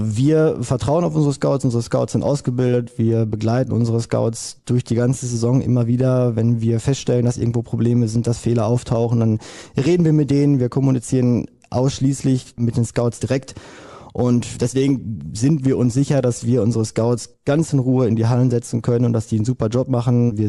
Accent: Hamm, North Rhine-Westphalia, Germany; ich komme aus Hamm, wenn ich jetzt gucke, um meine Vereine zu erreichen

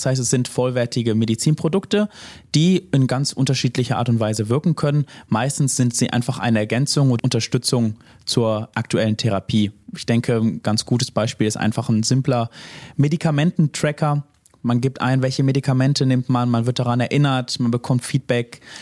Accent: North Rhine-Westphalia, Germany; ich komme selber nicht aus Iserlohn. Ich komme aus dem Bereich Wuppertal-Hagen, aus dem Ennepe-Ruhr-Kreis. Ist jetzt nicht so weit von hier

